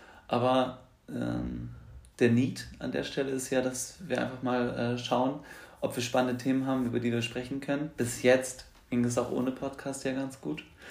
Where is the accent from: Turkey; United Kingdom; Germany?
Turkey; ich bin Sinaneser, bin Türke.